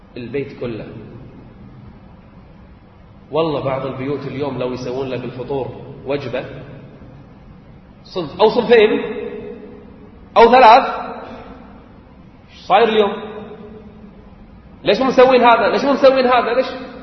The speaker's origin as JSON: {"language": "Arabic", "country": "Kuwait", "said": "أنا ما سمعت عندنا في الكويت، في الكويت في 3 أجزاء كل 10 أيام ختمة موجود في الكويت"}